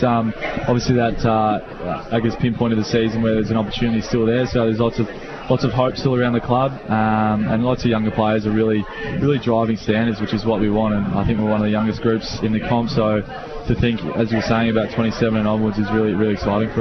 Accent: Geelong, Victoria, Australia; I grew up in Geelong, so I was a bit of a Geelong supporter

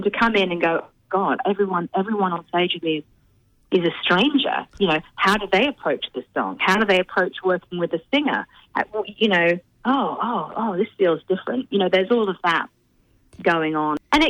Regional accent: England, United Kingdom; I'm English, I grew up in England, I lived, you know, a hop, skip and a jump across the channel in England.

